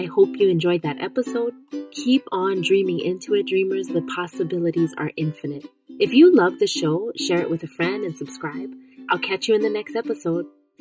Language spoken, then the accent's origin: English; Kona, Hawaii, United States; Mahalo from Kona, my hometown.